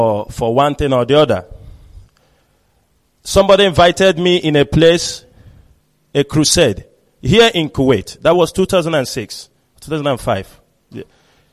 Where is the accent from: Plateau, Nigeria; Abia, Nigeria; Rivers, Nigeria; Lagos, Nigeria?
Abia, Nigeria; Uzuakoli; also born or lived in Obingwa; they thought I'm from Uzakole because that's where I grew up.